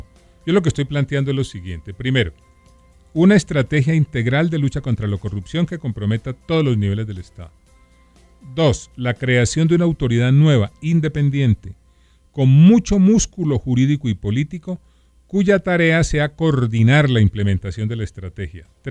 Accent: Colombia; como colombiano

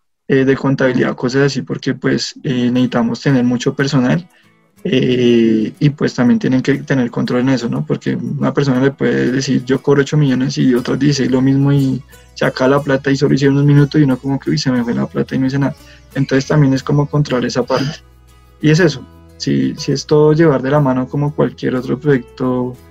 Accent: Mexico; yo soy una mexicana.

